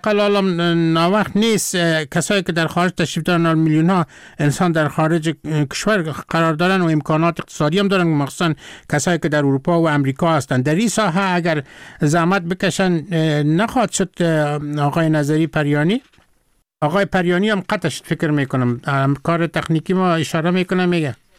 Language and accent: Persian; Afghanistan; من از افغانستان هستم